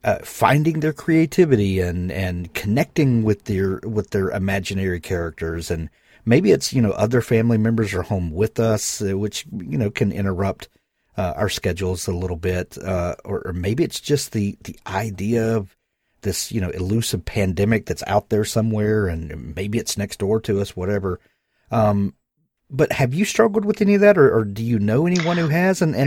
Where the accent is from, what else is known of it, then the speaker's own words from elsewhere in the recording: Mississippi, United States; I'm from Mississippi, which is a very green state.